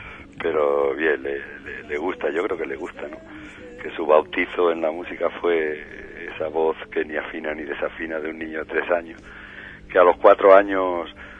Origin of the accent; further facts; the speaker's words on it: Extremadura, Spain; Y siempre ha estado en los escenarios en Extremadura, que montábamos el cuartel en mi tierra porque teníamos por allí mucho más trabajo.